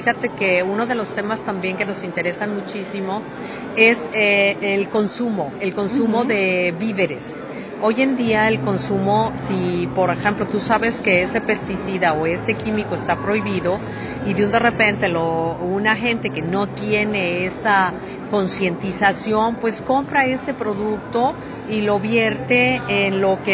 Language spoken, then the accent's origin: Spanish; Mexico; Pero nosotros creemos, en México sobre todo, que somos un recurso mexicano no renovable.